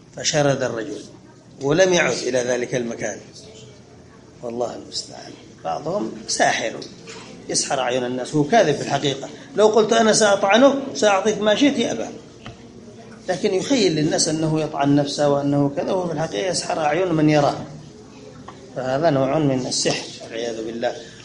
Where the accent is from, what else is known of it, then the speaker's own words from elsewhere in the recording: Yemen; وأخبرنا شائب في جهة المشرق عندنا في اليمن